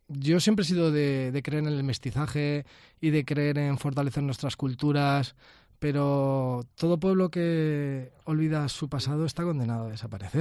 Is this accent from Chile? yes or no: no; Alicante, Valencian Community, Spain; para mí es un honor como alicantino